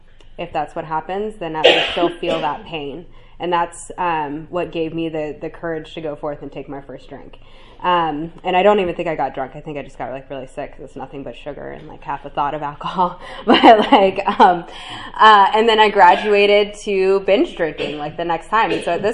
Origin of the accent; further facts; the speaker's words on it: Santa Cruz, California, United States; I was raised in Santa Cruz, California. My parents were addicts.